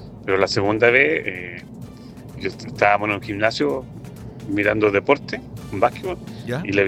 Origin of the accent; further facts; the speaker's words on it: Lautaro, Araucanía, Chile; Es complicado, porque yo soy de Lautaro y cruzamos el puente